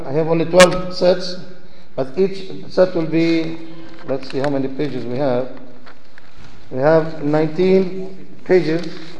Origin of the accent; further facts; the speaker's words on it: Lebanon; from one class to another class in the Al-Kulliya Al-Islamiyya that we have in Tripoli, Lebanon. I'm from Lebanon.